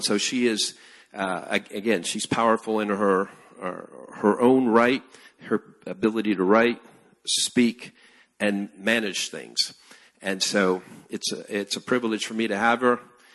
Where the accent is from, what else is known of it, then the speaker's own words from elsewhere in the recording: Peru; English is a second language; I was born and raised in Peru, South America.